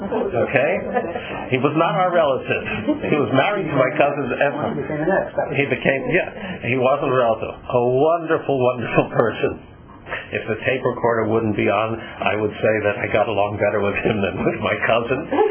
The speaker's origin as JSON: {"language": "English", "town": "San Francisco", "region": "California", "country": "United States", "tie": "born or raised there", "said": "because growing up in San Francisco, we didn't have a lot of things."}